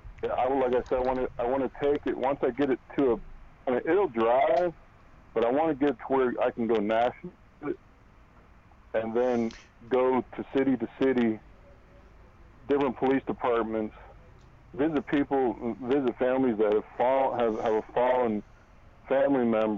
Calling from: Mesquite, Texas, United States; I'm over here in Mesquite.

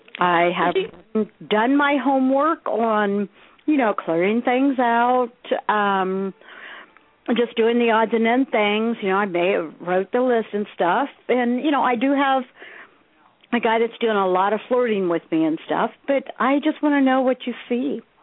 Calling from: Ohio, United States; I'm calling from Ohio.

